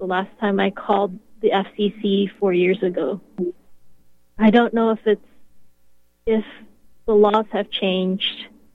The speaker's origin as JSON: {"language": "English", "region": "Florida", "country": "United States", "said": "I was from Central Florida. The areas of Central Florida where I'm familiar with are Kissimmee, Orlando, Altamont Springs, yeah."}